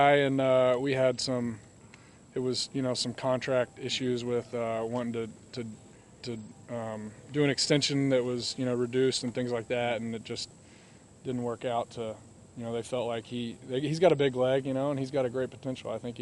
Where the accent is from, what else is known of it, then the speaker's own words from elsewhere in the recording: Knoxville, Tennessee, United States; So we grew up in Knoxville, Tennessee.